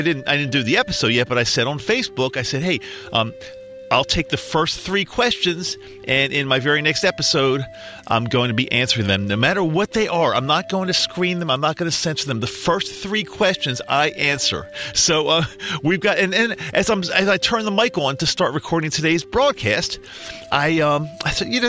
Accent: Maryland, United States; Terry is from Maryland, my home state of Maryland.

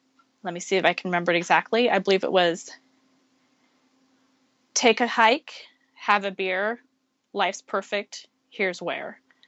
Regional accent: Boise, Idaho, United States; also born or lived in Everett; I was actually born in Everett, but my parents moved with me to Boise when I was about 3. And I was in Boise until I was 20.

